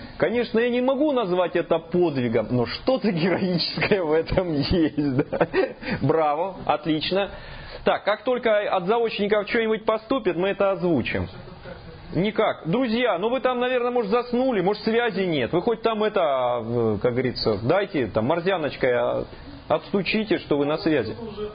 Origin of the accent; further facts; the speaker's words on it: Muromtsevo, Russia; я из Муромцева, я знаю по России, наверное, 5 или 6 мест, которые называются Муромцево.